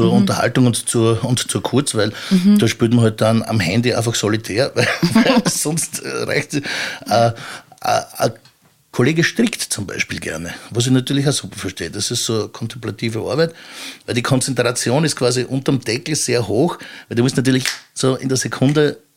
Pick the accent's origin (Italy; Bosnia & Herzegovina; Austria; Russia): Austria; Burgenland; Ich bin in einem Wirtshaus im Südburgenland aufgewachsen.